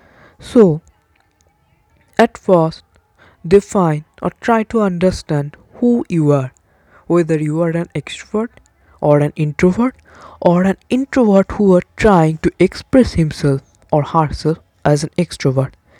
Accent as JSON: {"language": "English", "country": "India", "said": "Still, as an Indian guy, I can assure you, in many parts of rural India, the concept of personality trait is not much prevalent."}